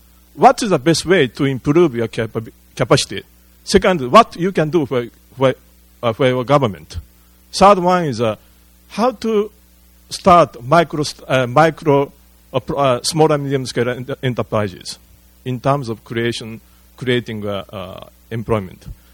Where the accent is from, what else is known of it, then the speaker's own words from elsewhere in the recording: Kyoto, Japan; English is a second language; I'm a former visiting fellow of Brookings. I come from Kyoto, Japan.